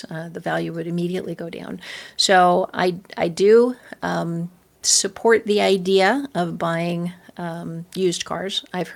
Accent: Los Angeles, California, United States; But I am originally from Los Angeles, where no one buys American cars.

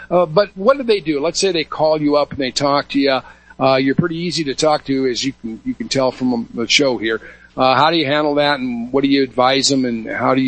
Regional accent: Denver, Colorado, United States; And the Denver Mint, of course, we're all from the Denver area.

